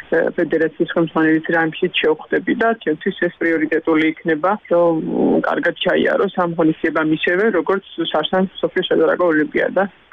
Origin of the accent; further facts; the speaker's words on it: Batumi, Adjara, Georgia; როგორც სპორტმენი, როგორც ბათუმელი